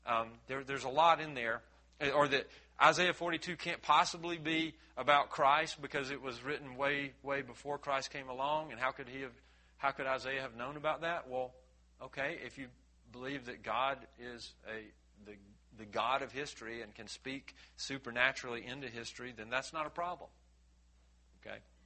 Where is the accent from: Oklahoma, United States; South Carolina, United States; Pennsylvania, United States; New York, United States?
South Carolina, United States; Abbeville; he was actually a pastor at my home church that I grew up in Abbeville, South Carolina, from 1871 to 1872.